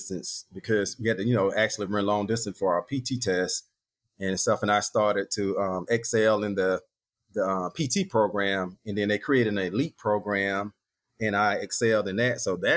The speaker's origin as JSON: {"language": "English", "town": "Macon", "region": "Georgia", "country": "United States", "said": "Well, I'm originally from Georgia. I was born in Macon, and I was actually wanted to stay in Florida, but the hurricanes kind of ran me up here."}